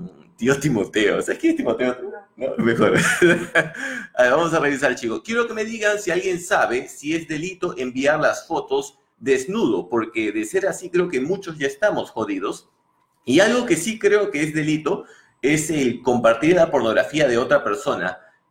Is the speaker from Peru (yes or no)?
yes; Peru; Saben, así somos los peruanos.